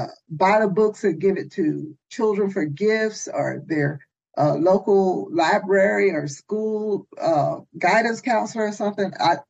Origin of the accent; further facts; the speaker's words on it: North Carolina, United States; I grew up in North Carolina